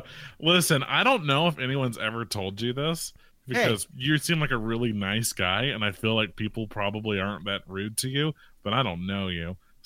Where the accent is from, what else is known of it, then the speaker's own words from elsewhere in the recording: United States; like I have absolutely zero power over anything. I'm literally just the American face.